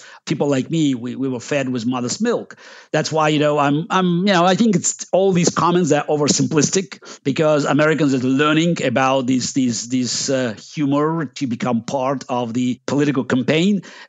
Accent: Russia; Look, you're asking someone who was born and raised in the Soviet Union.

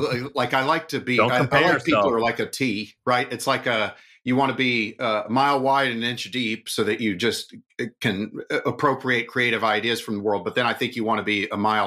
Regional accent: Oklahoma, United States; born there; Oh, I was born in Oklahoma, but moved all around because my dad was an IBMer

